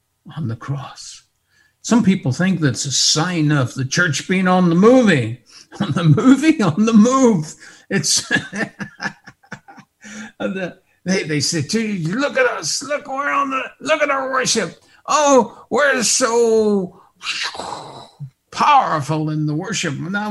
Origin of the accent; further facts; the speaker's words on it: Northern Ireland, United Kingdom; in the evangelical circle in which I grew up in the Northern Ireland